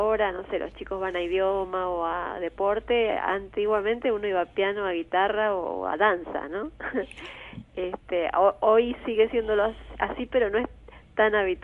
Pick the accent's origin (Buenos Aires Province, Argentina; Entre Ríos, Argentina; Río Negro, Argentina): Buenos Aires Province, Argentina; Benito Juárez; Y yo soy de Juárez, de Benito Juárez, que está a 100 kilómetros de Azul, sí.